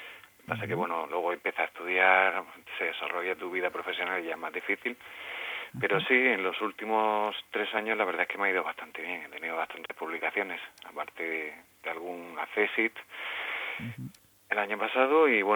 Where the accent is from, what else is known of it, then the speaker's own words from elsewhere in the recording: Algezares, Region of Murcia, Spain; now in Lorquí, Spain; La verdad, yo no soy de Ceutí, soy de Algetares, pero resido en Lorquí.